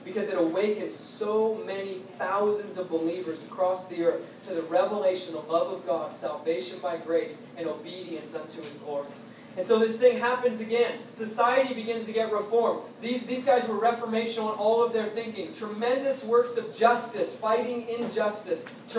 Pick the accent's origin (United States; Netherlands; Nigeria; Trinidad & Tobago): United States; but I will do my best as an American.